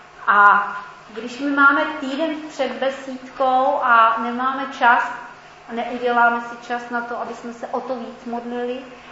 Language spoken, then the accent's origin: Czech; Pardubice, Pardubice Region, Czechia; jsem z Pardubic